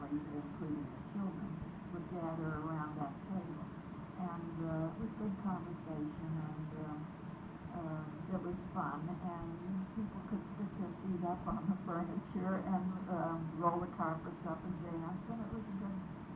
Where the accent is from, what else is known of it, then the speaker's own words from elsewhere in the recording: Beaver, Pennsylvania, United States; born there; I was born in Beaver down the river, down the river.